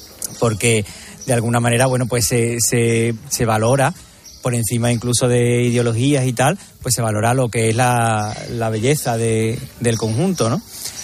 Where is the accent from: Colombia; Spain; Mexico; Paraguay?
Spain; Seville, Andalusia; Yo nací, yo soy de Triana.